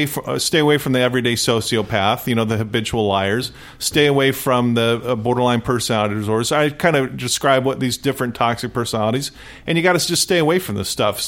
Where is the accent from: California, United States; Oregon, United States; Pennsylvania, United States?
California, United States; Fullerton; You know, I grew up in Fullerton.